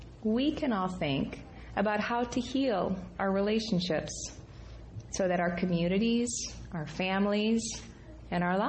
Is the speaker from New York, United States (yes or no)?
no; Michigan, United States; I am originally from Michigan